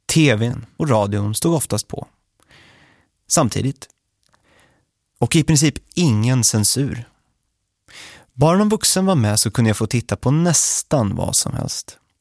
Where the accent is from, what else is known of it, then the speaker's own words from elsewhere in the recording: Linköping, Östergötland, Sweden; Jag är från Linköping. Jag är i huvudsak uppvuxen med min mamma Siv och min storebror Sebastian.